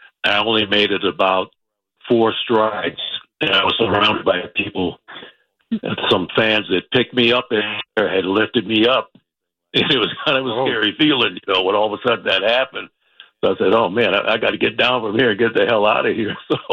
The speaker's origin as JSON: {"language": "English", "town": "Compton", "region": "California", "country": "United States", "said": "I'm from Los Angeles, from Compton, actually, but the Los Angeles area."}